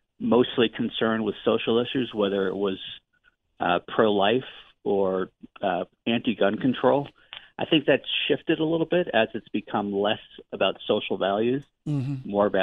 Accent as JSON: {"language": "English", "region": "New York", "country": "United States", "said": "who I personally love and voted for as a New Yorker multiple times"}